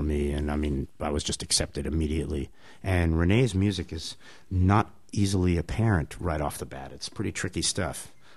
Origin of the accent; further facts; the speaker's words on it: United States; I mean, you know, for me, I as an American traveling, I feel like I have to go an extra 20 miles to undo some of the rude behavior and political socioeconomic damage that we've caused around the world.